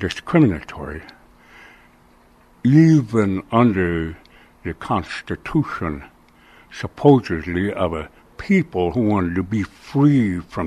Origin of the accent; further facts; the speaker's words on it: United States; And yet an inborn grain of resistance still exists. We are still Indian. Nobody can change that.